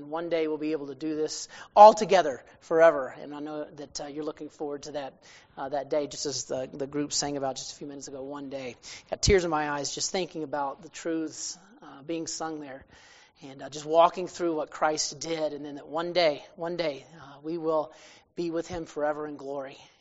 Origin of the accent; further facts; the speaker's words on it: Alabama, United States; I grew up in Alabama, and it's way different out here. And we're all rednecks back there.